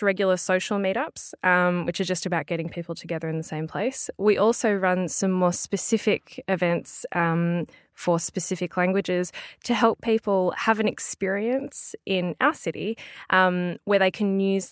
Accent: Melbourne, Victoria, Australia; So I'm from Australia. That's mm-hmm. probably evident from my accent. I'm from Melbourne, which is right down south. And I'm here in Glasgow today.

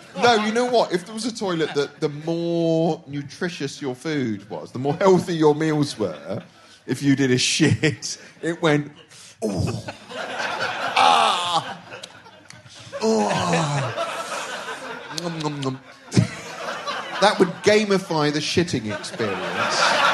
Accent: Reading, South East England, United Kingdom; born there; I was born in Reading.

